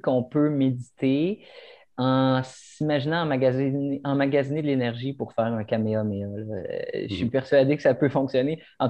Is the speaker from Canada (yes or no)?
yes; Joliette, Quebec, Canada; je viens de Joliette, j'ai une petite ville assez rock'n'roll, j'ai été, dès mon plus jeune âge, hyperactif